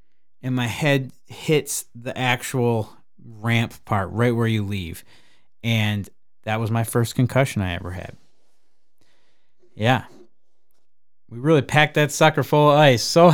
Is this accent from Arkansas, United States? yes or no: no; Traverse City, Michigan, United States; See, I grew up in Traverse City, and up there we get snow. It's what we do.